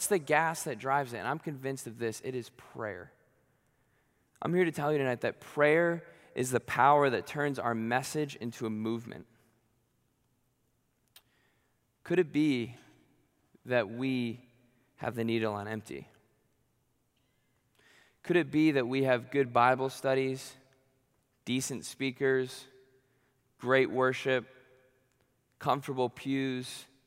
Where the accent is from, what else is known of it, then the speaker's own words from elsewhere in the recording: New Hampshire, United States; So I'm originally from New Hampshire. So what that meant is going to college in Florida, about twice a year, I would embark on a harrowing 24-hour drive.